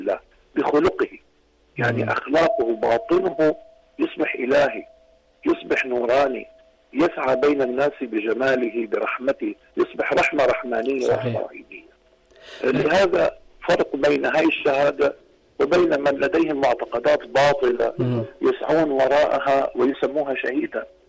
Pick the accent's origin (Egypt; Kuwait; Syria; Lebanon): Lebanon; يعني عندنا في لبنان هناك ما يسمى بكتاب التربية الوطنية